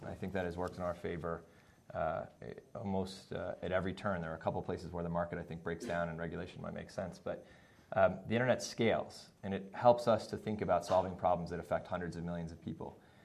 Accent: Buffalo, New York, United States; I grew up in Buffalo, New York

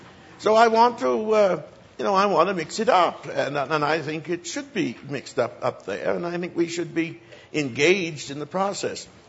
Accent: Plymouth, Massachusetts, United States; And I come from Plymouth, Massachusetts, the only colony out of which Roger Williams was not kicked.

